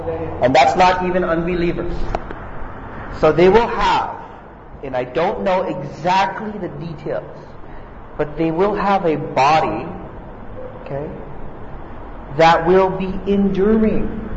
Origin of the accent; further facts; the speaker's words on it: Goa, India; English is a second language; I'm from Goa, we go to the beach, man, and it's fun.